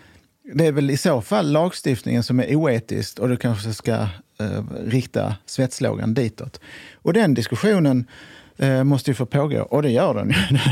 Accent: Sweden; born there; jag är extremt tacksam för att jag föddes i Sverige.

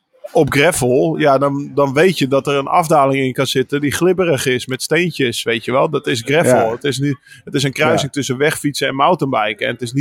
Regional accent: Netherlands; En ik kom uit Nederland of uit Europa.

